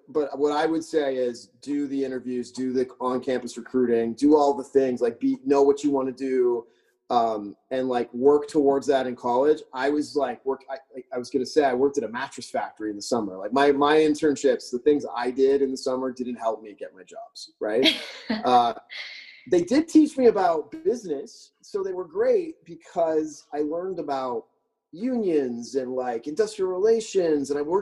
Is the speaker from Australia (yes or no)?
no; Beaconsfield, Quebec, Canada; I grew up in Montreal, Canada, just west of Montreal in Beaconsfield. And I went to Beaconsfield High School.